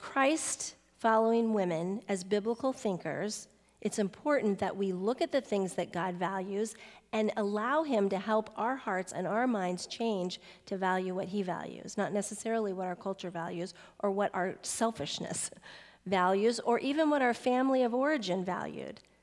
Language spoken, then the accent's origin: English; United States; but none of us are very patient, particularly as American women. We just aren't.